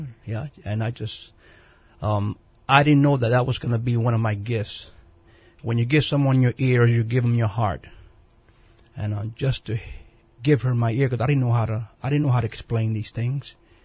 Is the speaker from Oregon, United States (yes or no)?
no; Brooklyn, New York, United States; also born or lived in Manhattan; Well, I was born in Manhattan, and we lived in Manhattan for several years. Then we moved to Brooklyn, known as Bedford-Stuyvesant, and it was very, very. It was a very difficult time.